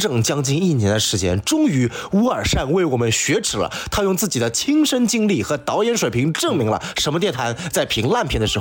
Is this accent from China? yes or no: yes; Northeast China, China; 因为我老家在东北